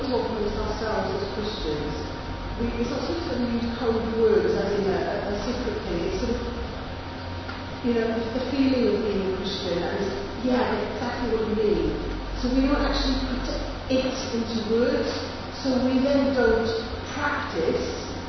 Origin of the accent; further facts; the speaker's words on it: United Kingdom; We're very British.